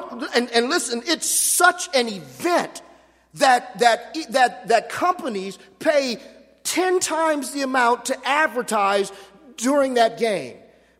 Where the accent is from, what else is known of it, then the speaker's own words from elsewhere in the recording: Los Angeles, California, United States; I grew up in Los Angeles as a Rams fan and a Raiders fan.